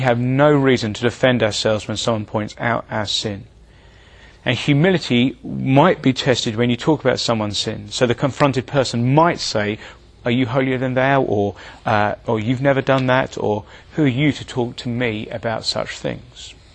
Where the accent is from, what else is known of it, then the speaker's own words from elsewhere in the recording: United Kingdom; it's impolite to talk about sin, particularly even more so as British people.